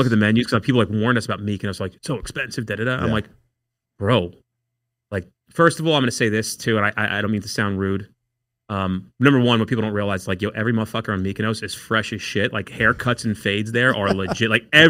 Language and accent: English; New Jersey, United States; But I got to tell you, I'm from New Jersey, so I'll preface that. And in New Jersey, the competition in restaurants here is significant.